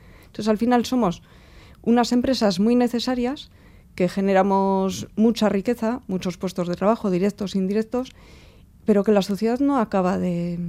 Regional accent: Zaramillo, Basque Country, Spain; born there; yo soy nacida en Zaramillo, al lado de una cantera.

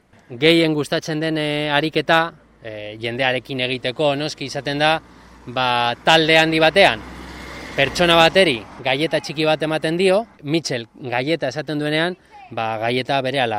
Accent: Karrantza, Basque Country, Spain; ondo ezagutzen dugu Karrantza, zeren Karrantzakoak gara

